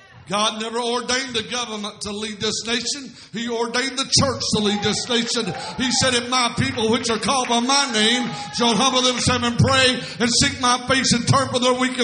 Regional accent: Dawsonville, Georgia, United States; I'm from Dawsonville, Georgia. Yes, that's where racing car Bill Elliott is from.

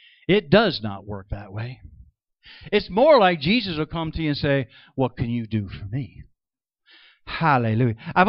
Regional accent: Middletown, New York, United States; my hometown of Middletown, New York

